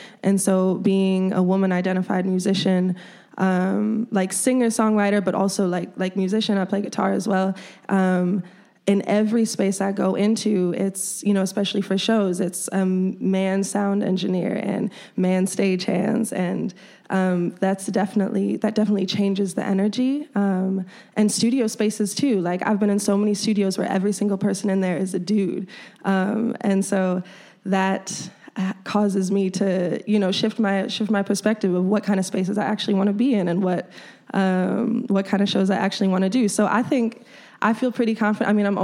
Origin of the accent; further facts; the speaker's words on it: Chicago, Illinois, United States; in Chicago is the most crucial way to establish myself as an artist. I mean, this is my home. This is my hometown.